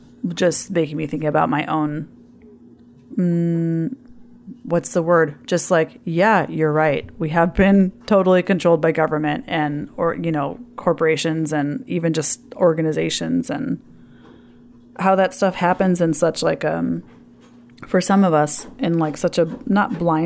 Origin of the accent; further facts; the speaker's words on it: Illinois, United States; Oh, that's my home state.